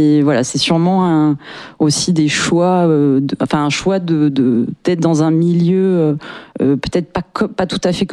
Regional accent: Avignon, Provence-Alpes-Côte d'Azur, France; born there; moi je suis née à Avignon, donc je pense que ça a prédestiné pas mal de choses dans ma trajectoire.

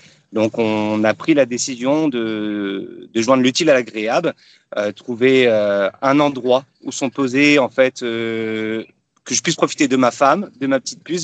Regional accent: Nantes, Pays de la Loire, France; Moi, je suis nantais de base

